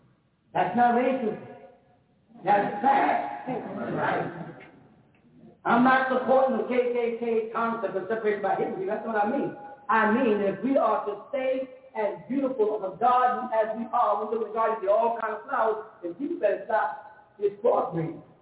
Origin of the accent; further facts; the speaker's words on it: Jamaica; I'm just Jamaican.